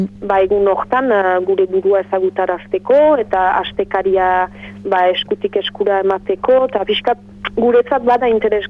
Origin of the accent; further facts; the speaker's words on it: Saint-Jean-Pied-de-Port, Nouvelle-Aquitaine, France; now in Bayonne, France; ni Baionan biziniz da Garazikoa naiz